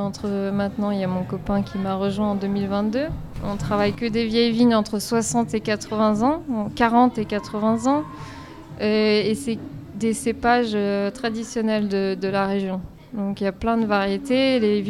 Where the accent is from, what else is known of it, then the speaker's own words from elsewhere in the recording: Paris, Île-de-France, France; mes parents sont de ce village, on est immigrés, on a grandi j'ai grandi en France, donc la confiance n'était pas trop là d'une Parisienne qui vient s'installer dans le village.